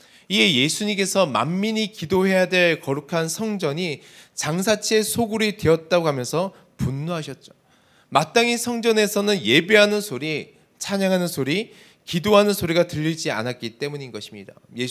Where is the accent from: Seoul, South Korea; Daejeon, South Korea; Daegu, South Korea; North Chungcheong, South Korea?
Seoul, South Korea; 사실 저는 서울 사람이거든요.